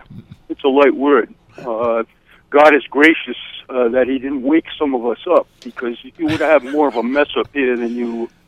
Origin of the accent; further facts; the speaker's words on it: Connecticut, United States; And anyway, when it was announced that I was from Connecticut, these guys just kind of froze up and looked at me.